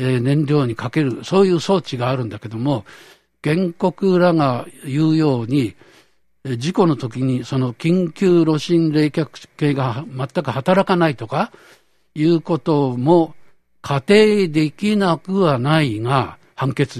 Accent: Fukushima, Japan; also born or lived in Tokyo; 私は東京生まれで戦争中に福島で育ったので、福島とは縁が深いんですけれども

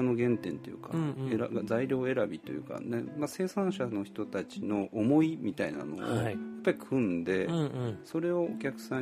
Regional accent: Kyoto, Japan; also born or lived in Tokyo; あ、京都が出身なんですね、はい、うん、で学生時代とサラリーマン、まあ、社会人を最初、まあ、東京でやってたんです、

